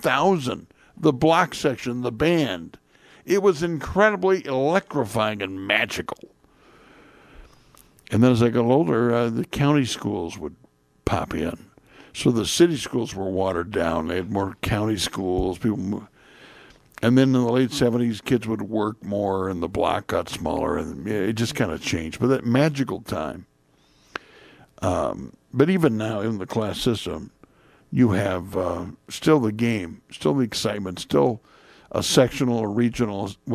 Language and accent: English; Indiana, United States; I'm from Indiana, where basketball was very big.